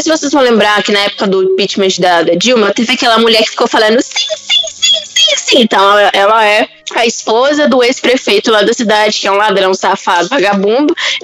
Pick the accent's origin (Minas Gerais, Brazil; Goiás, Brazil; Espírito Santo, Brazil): Minas Gerais, Brazil; Montes Claros; also born or lived in Alfenas; now in São Paulo, Brazil; eu nasci no sul de Minas, eu nasci em Alfenas, mas a maior parte da minha vida eu morei em Montes Claros, que também é conhecido como Inferno.